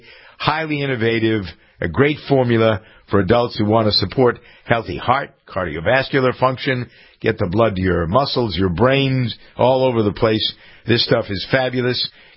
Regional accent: Framingham, Massachusetts, United States; the big story in Framingham, my hometown today

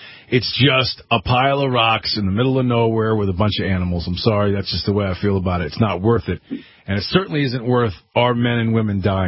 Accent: Connecticut, United States; A couple of folks are on hold waiting for me from my home state of Connecticut.

